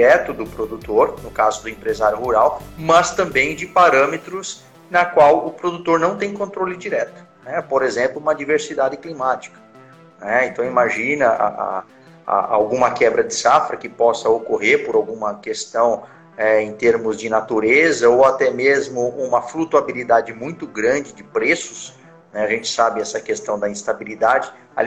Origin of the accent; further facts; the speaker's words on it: São Paulo, Brazil; now in Ilha Solteira, Brazil; eu saí de São Paulo, vim para a Ilha Solteira, quem diria, né? E acabei me estabelecendo por aqui, né? Inclusive, tenho família e tudo mais, tudo aqui em Ilha Solteira.